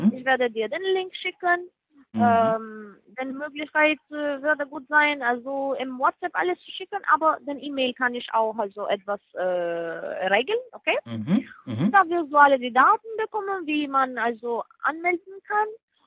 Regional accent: Canada; German is a second language; now in England; Aber ich komme aus Kanada.

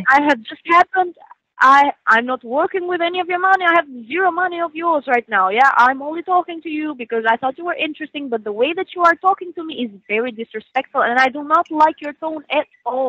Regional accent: Canada; I'm from Canada

